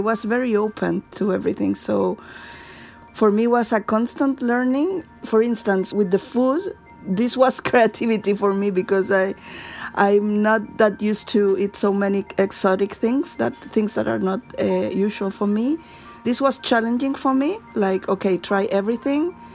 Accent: Chile; I am from Chile.

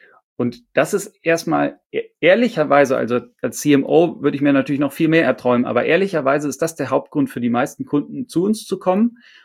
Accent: Hamburg, Germany; denn ich bin Hamburger

